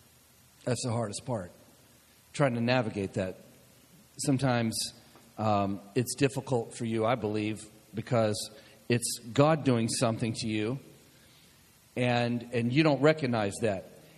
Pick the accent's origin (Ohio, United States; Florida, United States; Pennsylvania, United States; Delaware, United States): Florida, United States; I grew up in Florida, just a few miles from where all of that went down.